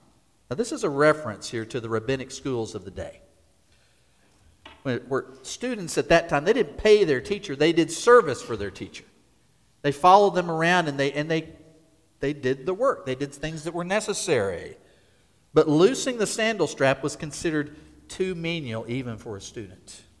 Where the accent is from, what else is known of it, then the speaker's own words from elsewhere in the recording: Kansas, United States; Now, as a boy growing up in Kansas, I knew what the harvest was about.